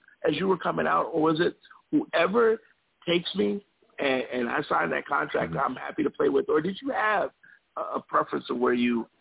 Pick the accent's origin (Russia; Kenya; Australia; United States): United States; Chicago, Illinois; I'm from Chicago, so I don't hide my love for the Bears.